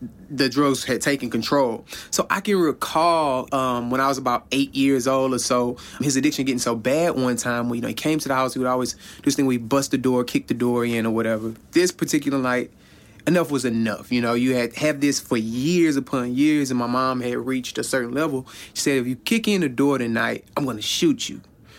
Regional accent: Houston, Texas, United States; I grew up in South Park, Houston, Texas. Your typical low income, project housing, low graduation rate type neighborhood.

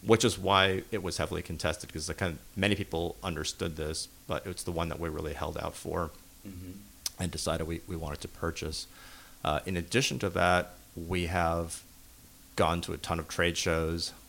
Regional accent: Manhattan, New York, United States; I think that growing up in Manhattan and being kind of a street kid

